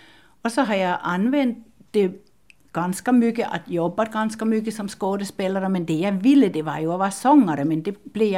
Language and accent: Swedish; Copenhagen, Capital Region of Denmark, Denmark; Swedish is a second language; now in Finland; Jag är från Köpenhamn. Jag är född i Köpenhamn och har gått i skola i Köpenhamn och har levt ett fullständigt normalt vanligt liv till jag blev 12 år.